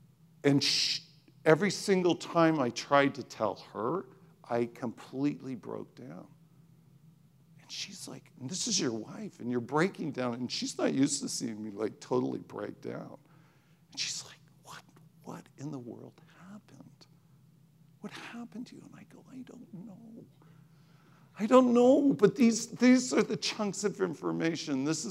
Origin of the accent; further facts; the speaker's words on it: Canada; I'm Canadian.